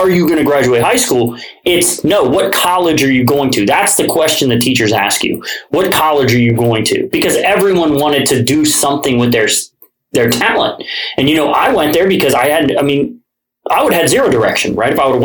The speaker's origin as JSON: {"language": "English", "town": "Cincinnati", "region": "Ohio", "country": "United States", "tie": "born or raised there", "said": "I grew up in Price Hill, too, and I lived behind the First Skyline."}